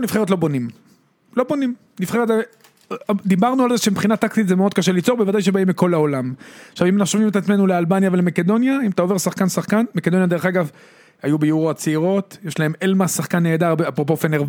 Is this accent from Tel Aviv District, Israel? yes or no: no; Netanya, Central District, Israel; אני גדלתי בנתניה.